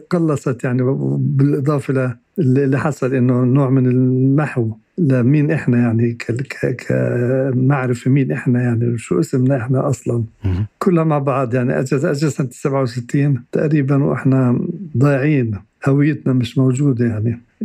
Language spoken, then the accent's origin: Arabic; West Bank, Palestine; فإحنا ربينا إنه إحنا أردنيين يعني مش إشي ما ضايقنا يعني، مش غلط، بالعكس كان في أصدقاء كتير من الأردن عندنا في المدرسة وطلعنا زي الإخوة يعني، بس فقدنا كتير من هويتنا.